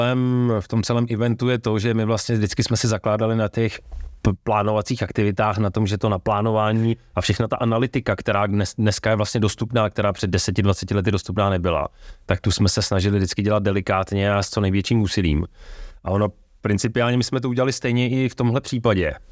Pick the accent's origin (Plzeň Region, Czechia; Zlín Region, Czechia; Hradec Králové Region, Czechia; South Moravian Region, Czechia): Hradec Králové Region, Czechia; Deštné v Orlických horách; jsme z hor, pocházíme, nebo vyrůstali jsme v Deštném v Orlických horách.